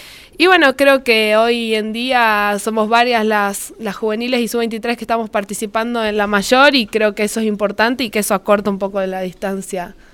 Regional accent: Argentina; como argentina y como mujer

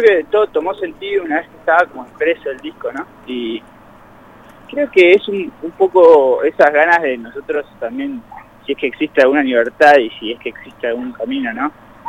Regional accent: Buenos Aires, Argentina; now in Mendoza, Argentina; Yo vengo de Buenos Aires, vivo acá en Mendoza hace 5 años.

